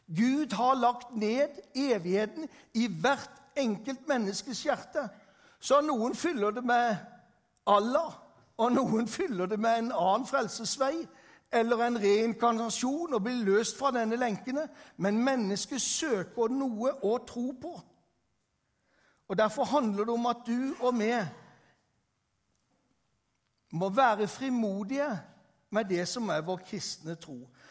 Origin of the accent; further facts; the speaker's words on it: Grimstad, Agder, Norway; fordi at hjemme i Grimstad så er en annen av mine barndoms- eller ungdomsvenner på besøk.